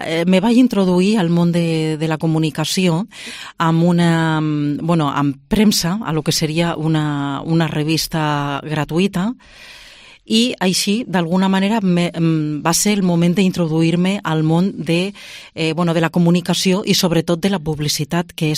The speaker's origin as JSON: {"language": "Catalan", "town": "Zaragoza", "region": "Aragon", "country": "Spain", "tie": "born there", "lives_now": "Lleida, Spain", "said": "Sí, a Saragossa capital. Bueno, jo sóc d'arrels aragoneses"}